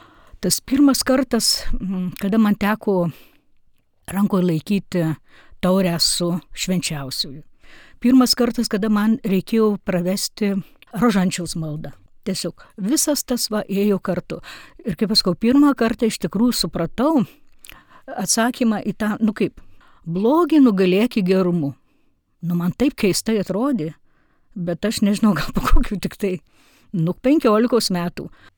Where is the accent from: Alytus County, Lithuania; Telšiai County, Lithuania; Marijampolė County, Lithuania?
Marijampolė County, Lithuania; Marijampolė; Ir nors pati esu marijampolietė